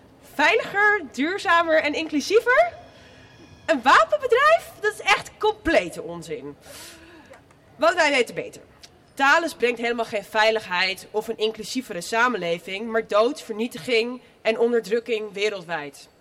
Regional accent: Amsterdam, North Holland, Netherlands; van Stop Wapenhandel, maar ik ben ook geboren en getogen Amsterdammer.

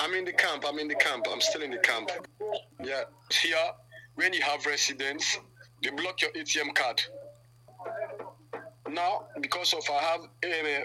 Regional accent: Sierra Leone; now in Samos, Greece; I'm from Sierra Leone, mm-hmm. based in Samos, camp, Greece.

